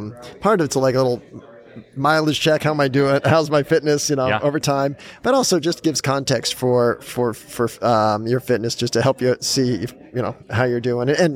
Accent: Massachusetts, United States; I grew up outside of Boston and I never got to, and I always aspired to run Boston, but my marathon was in Alabama.

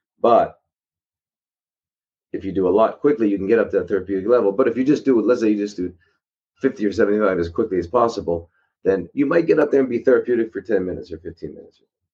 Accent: United States; I grew up in America, man.

